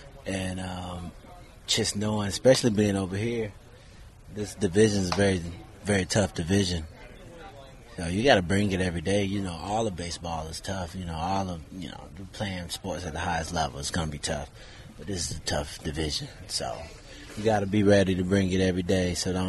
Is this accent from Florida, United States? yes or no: yes; Florida, United States; I represent Florida. So it's just like a bonus being able to represent and play in my home state